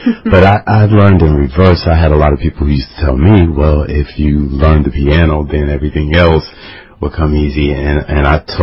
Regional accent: Youngstown, Ohio, United States; born there; Well, I was born in Youngstown. That's my spot, the Yo.

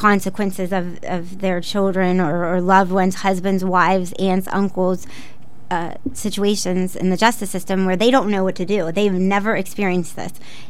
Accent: Upper Arlington, Ohio, United States; I grew up in, later in life, I grew up in Upper Arlington

